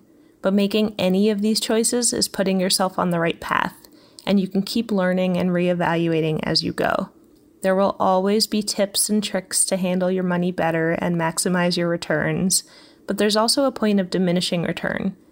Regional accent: California, United States; from the Bay Area.

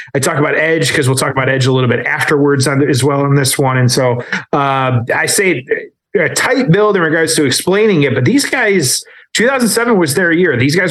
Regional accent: Detroit, Michigan, United States; in my hometown of Detroit

